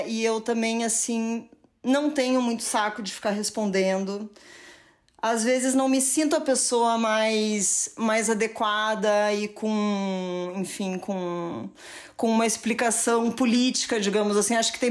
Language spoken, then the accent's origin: Portuguese; Porto Alegre, Rio Grande do Sul, Brazil; eu lembro quando eu era criança em Porto Alegre